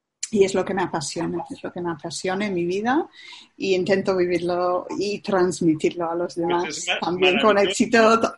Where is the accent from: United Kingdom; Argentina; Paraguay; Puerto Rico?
United Kingdom; London; Spanish is a second language; now in Valencia, Spain; yo vivo en Valencia, pero soy de Londres, soy de la grande ciudad de Londres. Y hace 8 años el mundo giró y hice un gran giro yo en la vida también y vine a España para trabajar y vivir en un centro